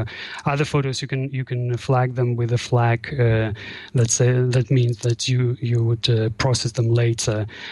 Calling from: Aarhus, Central Denmark Region, Denmark; I'm speaking from Aarhus in Denmark. It's the second largest city. We have plenty of wind, not so much sun, and a bit of rain every now and then.

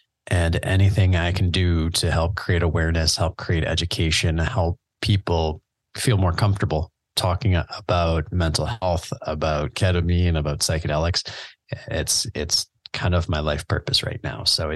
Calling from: Canada; I mean, I'm in Canada. I'm recording from Canada right now.

